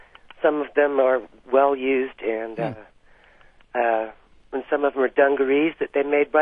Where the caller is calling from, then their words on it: Salt Lake City, Utah, United States; I'm from Salt Lake, and my grandfather was from Arizona